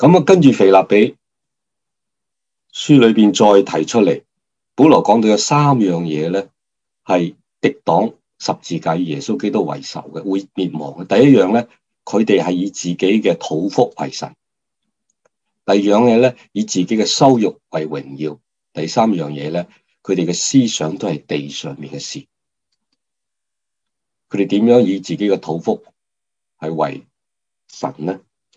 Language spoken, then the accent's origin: Chinese; China; 那我们中国人呢真的要留意提醒。